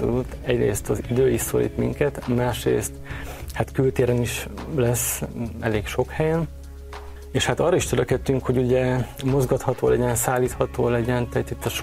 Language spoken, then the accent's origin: Hungarian; Dunakeszi, Pest, Hungary; Én dunakeszi lakos vagyok, ott születtem, ott nőttem fel